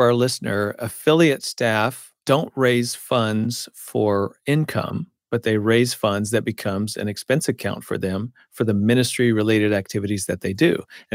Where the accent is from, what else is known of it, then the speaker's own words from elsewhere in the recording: Des Moines, Iowa, United States; Steve and Jan Matthews are up in my hometown, Des Moines, Iowa.